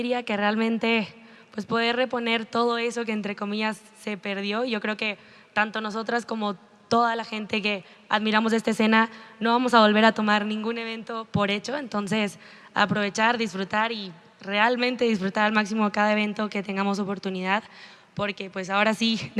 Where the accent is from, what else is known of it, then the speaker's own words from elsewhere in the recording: Mexico; al final somos latinas, entonces hemos estado sacando música electrónica latina para representar bien a México